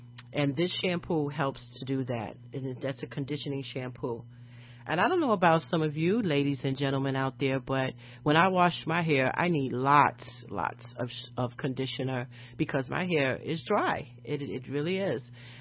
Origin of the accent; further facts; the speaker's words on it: New York City, New York, United States; I remember back in New York City, which is my hometown, woohoo, yay, New York.